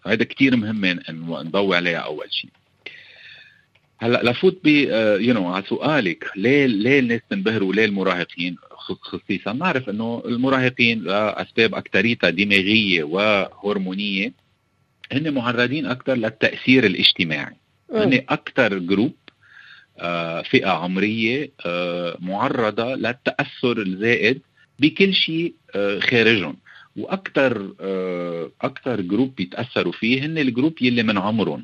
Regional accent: Lebanon; accent: Lebanese; خلينا أول شيء بلش أقول أنا لهجتي لبنانية، فما توخذوني، بس رح جرب قد ما في

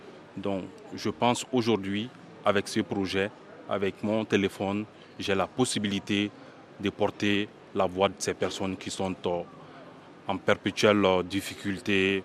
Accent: Bamako, Mali; Comme moi, je suis de Bamako, je suis à 400 km de la localité Kenyeba. Je suis aussi journaliste

